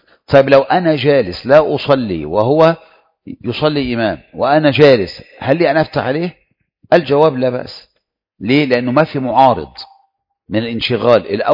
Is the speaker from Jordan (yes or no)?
no; Egypt; عندنا كمصريين